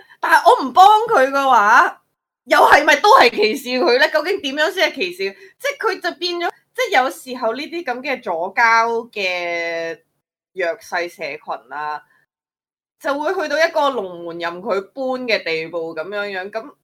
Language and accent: Cantonese; Hong Kong; 我觉得作为香港人来讲已经很好的了，